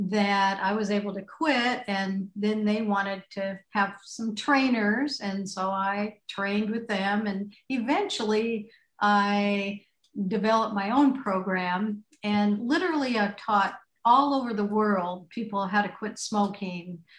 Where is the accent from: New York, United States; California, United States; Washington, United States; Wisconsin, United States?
Washington, United States; Seattle; moved away as an adult; Well, I am originally from Seattle, and I got married, and he lived in a floating home, so I moved here.